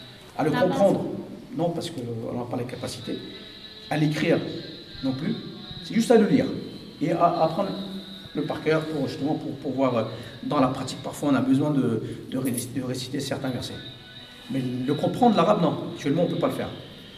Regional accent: France; Je suis français d'origine turque, mais je suis arrivé à 4 ans ici.

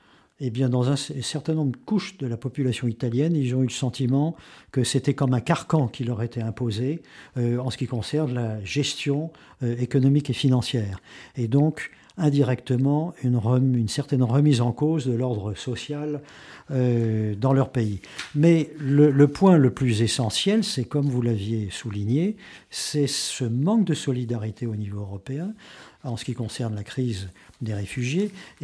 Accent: France; Et c'est notre faute également, en tant que Français

